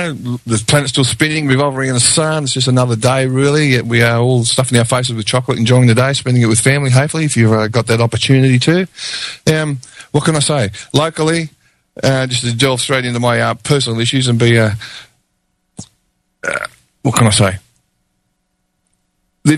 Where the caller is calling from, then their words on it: Warrawong, New South Wales, Australia; I'm here from Warrawong, New South Wales, on the east coast, just a little bit east of west, sorry, of Port Kembla.